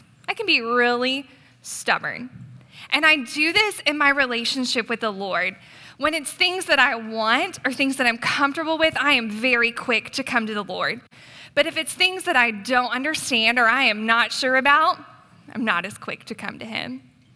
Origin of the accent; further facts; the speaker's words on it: Atlanta, Georgia, United States; now in Dallas, United States; So I grew up in Atlanta, Georgia, and I attended the University of Georgia for undergrad